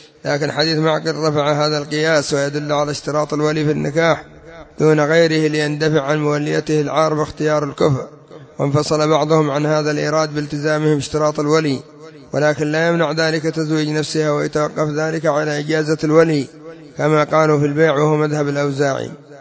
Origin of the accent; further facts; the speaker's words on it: Yemen; أما عندنا في اليمن هو المقدم